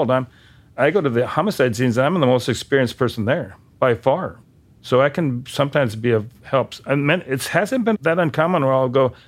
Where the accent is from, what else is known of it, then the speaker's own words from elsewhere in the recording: Bismarck, North Dakota, United States; I mean, I come from Bismarck. How many homicides are there in Bismarck in a century?